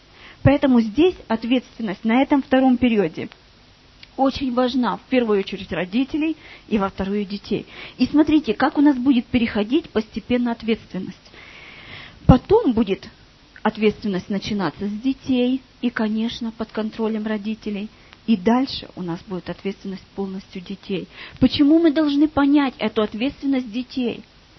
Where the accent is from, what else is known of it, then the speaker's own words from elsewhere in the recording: Ukraine; moved away; Я украинка сама.